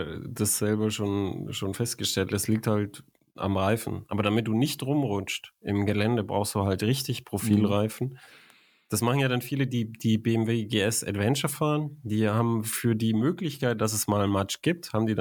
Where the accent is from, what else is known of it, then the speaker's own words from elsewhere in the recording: Germany; Ja, das bin ich als Deutscher so gewohnt.